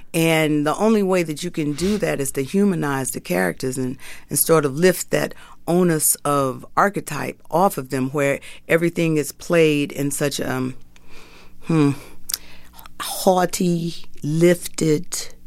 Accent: Atlanta, Georgia, United States; I'm from Atlanta. Yes, I am.

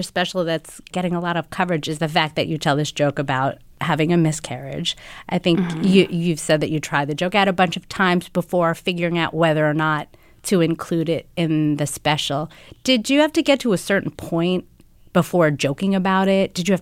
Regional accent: United States; which to me, as a Filipino American woman with you know, a little bit of other

